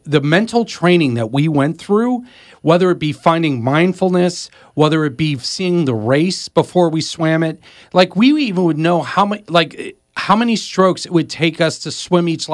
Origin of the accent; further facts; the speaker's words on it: Florida, United States; Growing up in South Florida as a swimmer, I had elite coaching.